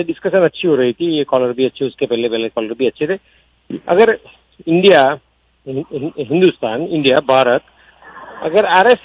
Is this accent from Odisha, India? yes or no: no; Gujarat, India; हम गुजरात से हैं, गुजरात में कितने लोग कराची से आए थे